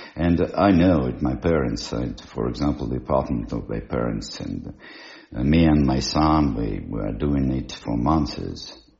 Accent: Moscow, Russia; English is a second language; I was born in Moscow, and for 66 years I'm living in Moscow. I know Moscow

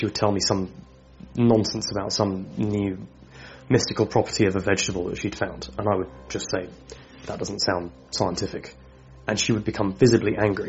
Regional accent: South East England, United Kingdom; I grew up in East Sussex. I was the oldest of four. My brother and sister, and then younger sister. And then, yeah, it's just kind of normal. We lived on the back of a wood. It was like a middle-class cul-de-sac in East Sussex.

